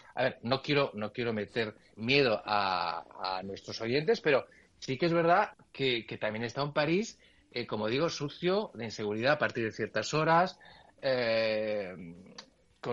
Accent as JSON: {"language": "Spanish", "town": "Bilbao", "region": "Basque Country", "country": "Spain", "said": "Es como los bilbaínos cuando presumimos de nuestro precioso Bilbao como está"}